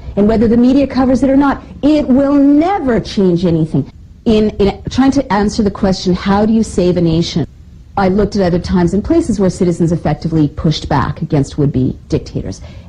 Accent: San Francisco, California, United States; I grew up in the Haight-Ashbury and I'm the child of hippies

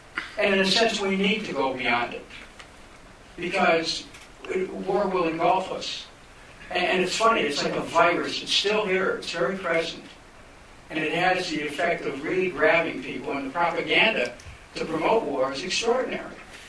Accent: Cleveland, Ohio, United States; So I'm from Cleveland, where there's a lot of European ethnics, a lot of veterans groups.

